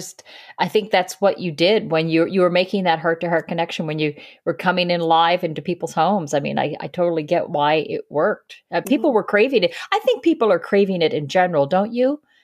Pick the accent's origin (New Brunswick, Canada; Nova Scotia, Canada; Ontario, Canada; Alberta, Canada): New Brunswick, Canada; Miramichi; I come from Miramichi. So when, yes, I went back to, so a small, you know, smaller community at the time when I was growing up.